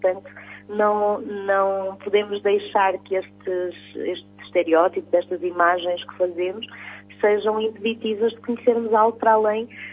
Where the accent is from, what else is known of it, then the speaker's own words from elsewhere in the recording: Ovar, Aveiro, Portugal; also born or lived in Lisbon; now in Vagos, Portugal; Bem, eu sou criada no distrito de Aveiro. Eu nasci em Ovar, vivi em Ovar praticamente toda a minha vida.